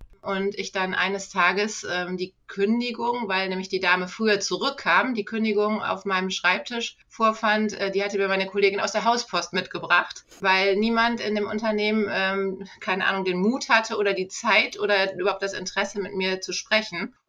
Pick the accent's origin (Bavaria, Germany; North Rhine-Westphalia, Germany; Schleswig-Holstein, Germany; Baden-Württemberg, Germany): Schleswig-Holstein, Germany; Ahrensburg; ich bin Trainerin und systemischer Coach. Meine Firma heißt Wandelpfade. Ich komme aus der Nähe von Hamburg, aus Ahrensburg